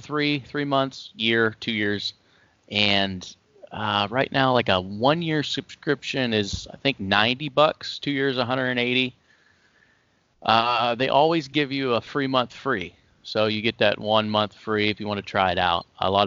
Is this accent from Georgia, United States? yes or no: no; Ohio, United States; Yeah. Yeah, that's where I'm from. I'm still here, born and raised in Ohio.